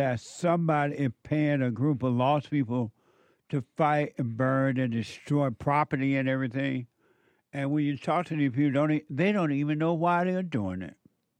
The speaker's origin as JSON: {"language": "English", "region": "Alabama", "country": "United States", "tie": "born or raised there", "said": "growing up in … when we can only get country and western music on that plantation down in Alabama because we didn't have those electric wires running"}